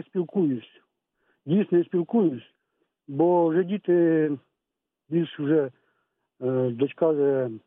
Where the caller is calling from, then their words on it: Kherson Oblast, Ukraine; Я з Херсонської області. Зараз роблю в Києві водієм таксі.